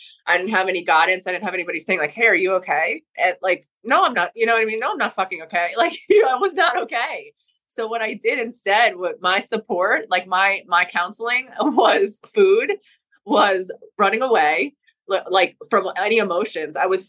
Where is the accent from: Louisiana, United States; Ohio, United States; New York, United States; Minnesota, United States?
New York, United States; I was working and I was doing promotions in upstate New York because I'm from New York in general.